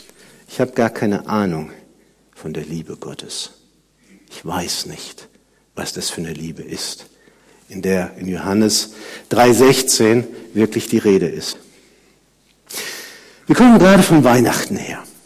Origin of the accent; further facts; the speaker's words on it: Andernach, Rhineland-Palatinate, Germany; ich bin ja groß geworden in Andernach, das ist ganz in der Nähe von der Mosel